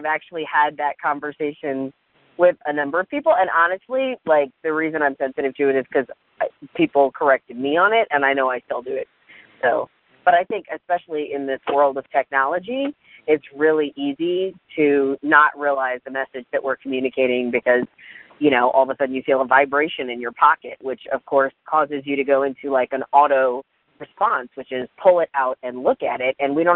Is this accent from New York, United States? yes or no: no; Minnesota, United States; accent: Minnesotan; It was my Minnesotan version of my hybrid chameleon accent, apparently.